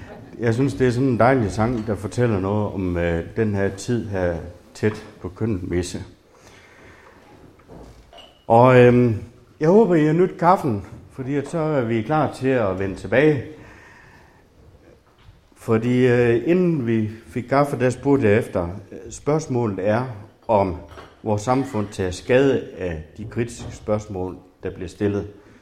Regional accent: North Denmark Region, Denmark; Nu er jeg jo Thybo og Morsingboer, det plejer jo sådan at være hinandens modsætninger.

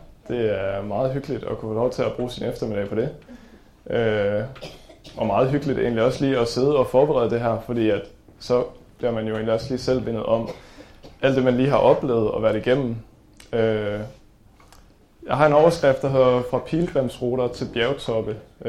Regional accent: Gellerup, Central Denmark Region, Denmark; Jeg kommer fra Gellerup, lige uden for Herning, og opvokset der. Så er jeg 21 år.

